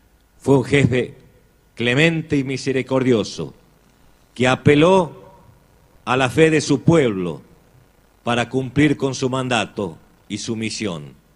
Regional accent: Salta, Argentina; Tengo el honor como salteño y como argentino

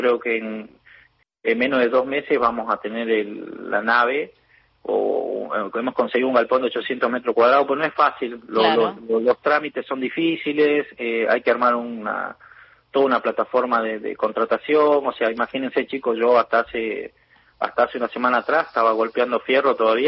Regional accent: Salvador Mazza, Salta, Argentina; moved away as an adult; also born or lived in Spain; yo nací en Salvador Massa, en la provincia de Salta, y terminé el secundario y me fui a España a probar suerte. Y cuando terminé el secundario estuve en España 2 años, hasta los 20 casi estuve trabajando allá

